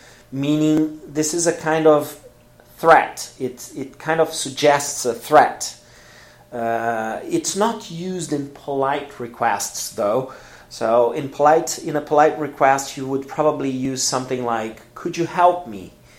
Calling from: Porto Alegre, Rio Grande do Sul, Brazil

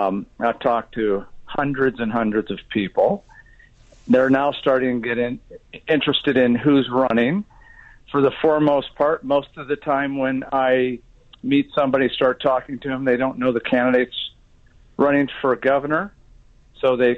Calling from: Minden, Nevada, United States; Well, I'm calling from Minden, Nevada, sitting in my restaurant.

